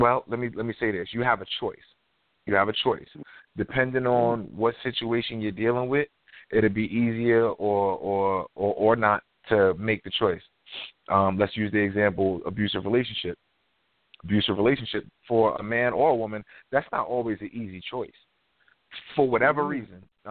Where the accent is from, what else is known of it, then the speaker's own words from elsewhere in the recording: New York, United States; You know, I'm from New York.